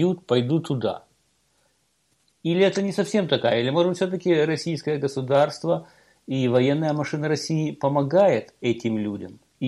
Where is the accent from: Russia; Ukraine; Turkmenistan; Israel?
Ukraine; now in United States; я живу в далекой Америке, я смотрю это по телевидению. В свое время я сделал выбор, я уехал из Украины, потому как мне не нравилась эта страна, как государство для жизни.